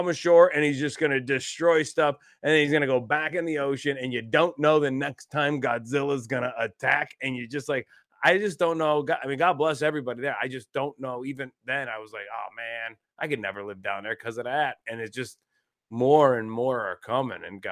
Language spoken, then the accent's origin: English; Ohio, United States; now in Tampa, United States; even as a kid growing up in Ohio